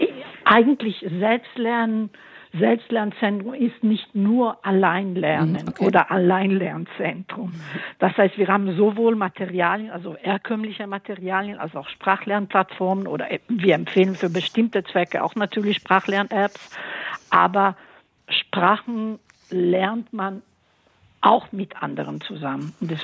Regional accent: Italy; Als Italienerin kann ich das auch sagen.

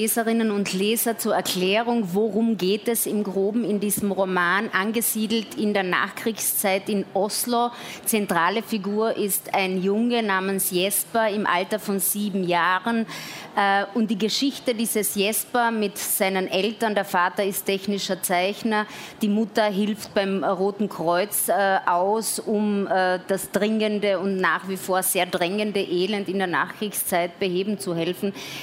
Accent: Austria; born there; Ich bin ja gebürtige Österreicherin

